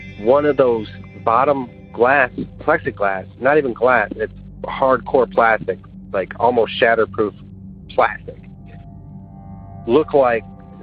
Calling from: Tennessee, United States; I'm calling you from West Tennessee.

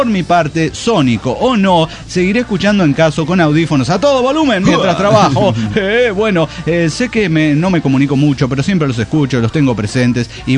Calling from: Cochabamba, Bolivia; de Cochabamba, Bolivia.

